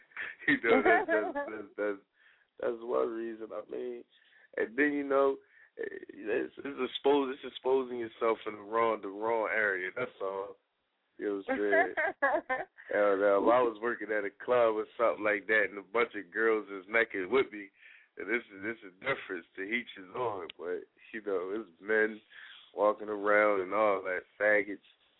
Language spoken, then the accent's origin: English; Philadelphia, Pennsylvania, United States; from Southwest Philadelphia, you know.